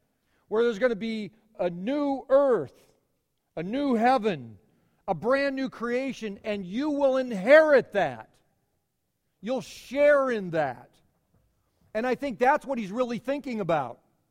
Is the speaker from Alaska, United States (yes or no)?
no; Carroll, Iowa, United States; born there; It isn't mine because I was born in March in 1961 at the Carroll St. Anthony's Hospital.